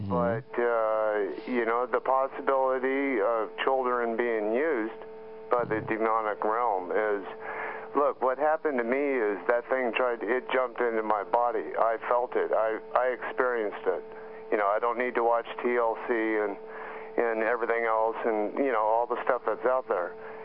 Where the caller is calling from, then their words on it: Hot Springs, Arkansas, United States; Hey, Kevin. … from just outside of Hot Springs, Arkansas.